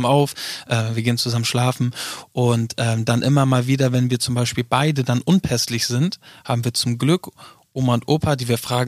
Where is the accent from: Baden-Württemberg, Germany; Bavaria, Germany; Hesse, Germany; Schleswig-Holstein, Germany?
Schleswig-Holstein, Germany; Neumünster; der wohnt halt noch in meiner Heimatstadt in Neumünster. Das ist von Hamburg so ungefähr eine Stunde entfernt.